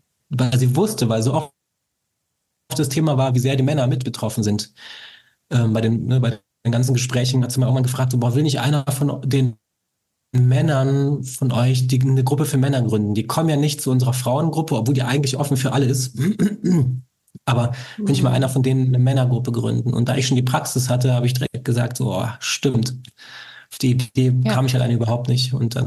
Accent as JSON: {"language": "German", "town": "Cologne", "region": "North Rhine-Westphalia", "country": "Germany", "said": "Ich bin aus Köln"}